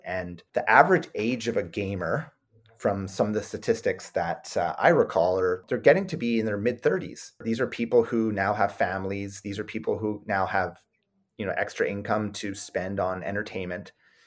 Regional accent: Canada; we're Canadian

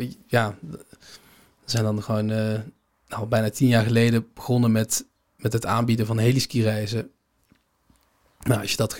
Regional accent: Netherlands; Ik bedoel, het is als Nederlander in zo'n internationale wereld.

